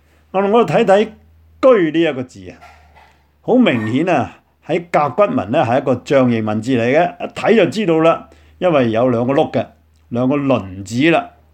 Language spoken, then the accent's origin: Cantonese; Guangdong, China; 我想起我们广东人有一句说话叫做倾偈，